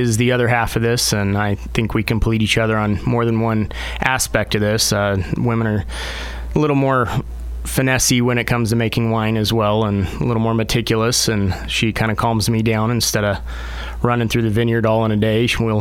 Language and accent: English; Redmond, Oregon, United States; I have went to high school in Central Oregon, Redmond High School, and born and raised in Redmond, and after college I had started several winemaking jobs this side of Oregon and moved all around the world